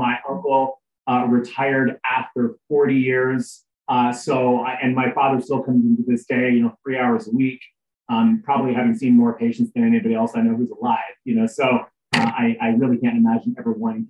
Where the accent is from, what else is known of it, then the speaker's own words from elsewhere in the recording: Canada; born there; I was born in Canada.